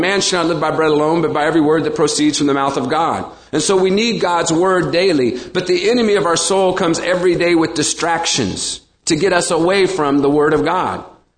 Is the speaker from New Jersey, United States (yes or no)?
no; Indiana, United States; now in Phoenix, United States; I'm an American. I was born here, raised here, bred here. Indiana, moved to Phoenix.